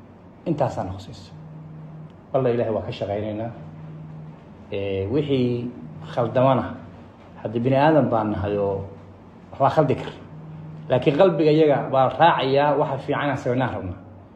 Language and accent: Somali; Kismayo, Jubaland, Somalia; walaal baynu nahay, Soomaali baynu nahay, waa wada dhalanay, reer Kismaayood baynu nahay.